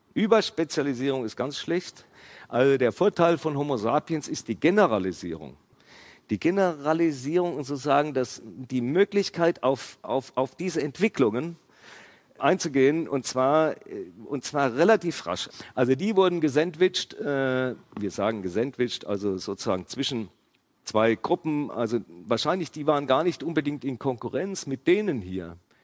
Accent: Stuttgart, Baden-Württemberg, Germany; born there; ich habe ja gesagt, ich bin in Stuttgart geboren, deswegen darf ich das, was ich sage, sagen.

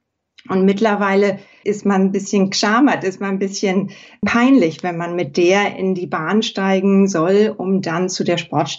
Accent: Hamburg, Germany; In meiner Heimatstadt Hamburg wurde per Referendum ja auch entschieden

